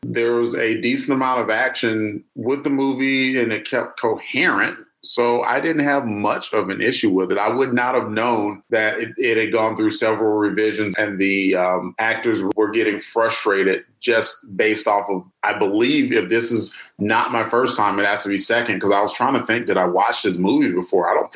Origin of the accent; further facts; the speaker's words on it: United States; Well, I'm American.